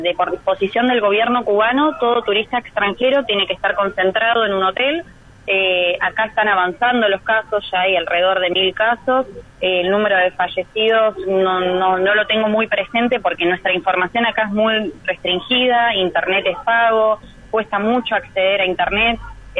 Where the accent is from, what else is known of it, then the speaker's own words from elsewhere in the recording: Argentina; Nos han informado que somos 459 los argentinos varados en Cuba